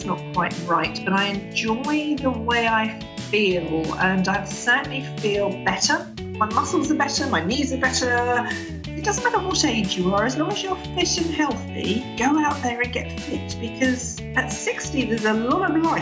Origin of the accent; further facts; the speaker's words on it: Hastings, South East England, United Kingdom; born there; now in London, United Kingdom; I was born in Hastings in England, so right by the seaside. I'm currently living in South London, although next month I hope to be moving down to a little village just outside of Canterbury